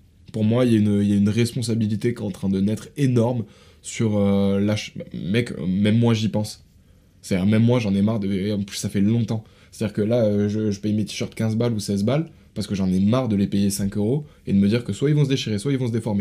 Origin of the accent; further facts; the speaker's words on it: France; born there; je suis né en France... dans une famille qui était ni pauvre ni riche